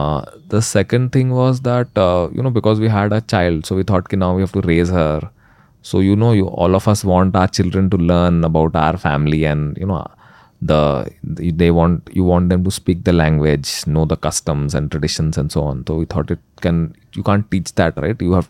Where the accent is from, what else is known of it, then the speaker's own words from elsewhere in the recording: Ranchi, Jharkhand, India; also born or lived in Chennai; So, you know, I'm actually from Ranchi.